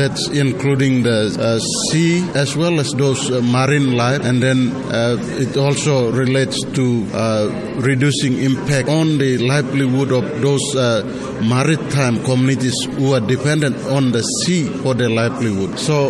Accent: Papua New Guinea; that will be conducted back in my home country, Papua New Guinea.

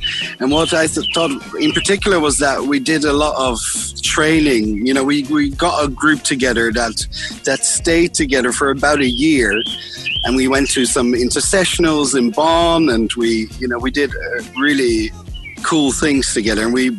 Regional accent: Netherlands; I am from the Netherlands.

